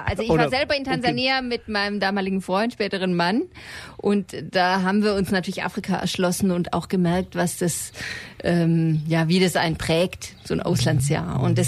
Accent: Stuttgart, Baden-Württemberg, Germany; Ich bin Pfarrerin, geboren bin ich in Stuttgart und komme aus dem Großraum Stuttgart.

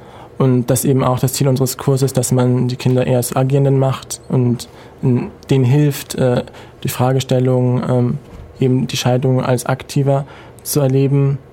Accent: Bavaria, Germany; also born or lived in Munich; now in Ulm, Germany; Und wir sind in München geboren worden, sind dann aufs Land gezogen an Ammersee und sind jetzt seit 5 Jahren hier in Ulm hierher gezogen.

